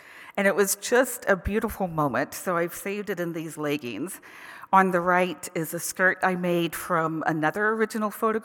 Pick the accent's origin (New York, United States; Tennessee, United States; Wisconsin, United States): Tennessee, United States; a few years back when we were in Tennessee, my home state, and we were dealing with very hard matters related to Parkinson's and stroke and home care